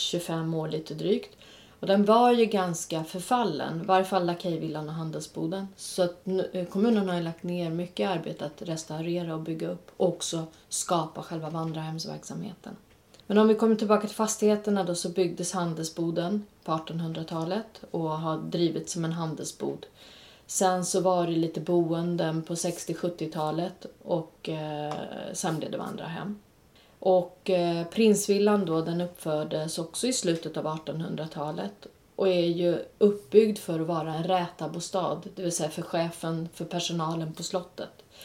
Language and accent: Swedish; Tyresö, Stockholm County, Sweden; vi är båda två födda och uppvuxna i Tyresö.